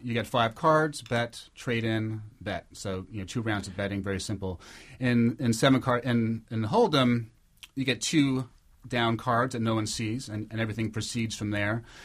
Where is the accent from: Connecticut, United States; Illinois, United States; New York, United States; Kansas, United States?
New York, United States; When I went on my first trip to Vegas in 91, I thought being a New Yorker, oh, kitschy Vegas, campy Vegas